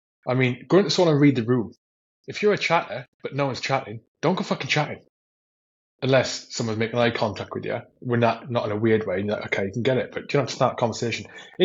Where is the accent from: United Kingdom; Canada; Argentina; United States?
United Kingdom; I'm British and polite.